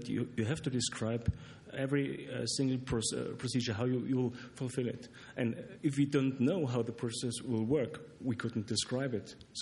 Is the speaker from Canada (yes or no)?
no; Austria; English is a second language; I'm coming from Austria.at.